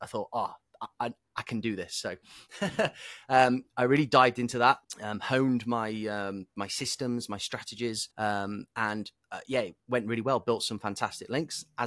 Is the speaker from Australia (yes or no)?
no; United Kingdom; now in United States; talking about as a Brit. So obviously the New York Times is a US publication, but I knew that they'd probably prefer to link to a US source. So I talked about being from across the pond and having like a different perspective.